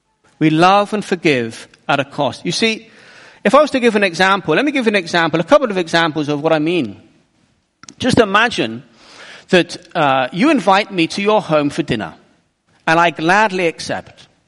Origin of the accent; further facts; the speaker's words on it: United Kingdom; because I'm British, and we just apologize.